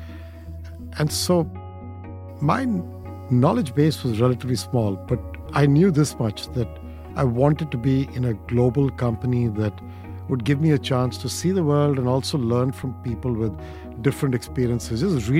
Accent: India; growing up in India, you take diversity for granted.

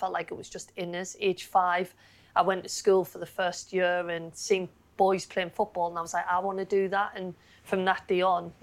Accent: Sunderland, North East England, United Kingdom; I think Sunderland, from a young age, I think you have to like football.

